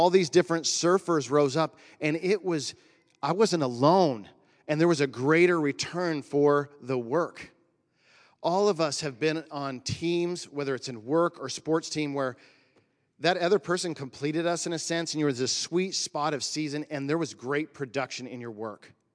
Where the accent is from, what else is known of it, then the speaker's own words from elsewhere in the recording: California, United States; But it was about 25 years ago, and I grew up in the NorCal Mountains. I'd go there and then Santa Cruz and stuff like that.